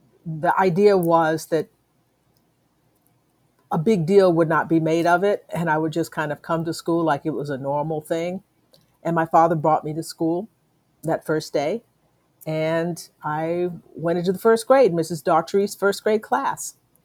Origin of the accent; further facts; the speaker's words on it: Conroe, Texas, United States; also born or lived in Livingston; I was born in Livingston, moved to Conroe, Texas. That's technically East Texas.